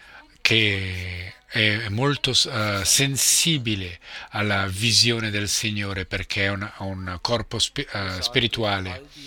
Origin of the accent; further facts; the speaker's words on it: Romania; also born or lived in Germany; now in Switzerland; Io sono cresciuto in Romania, ho vissuto in Svizzera, adesso in Germania, adesso vivo in Svizzera.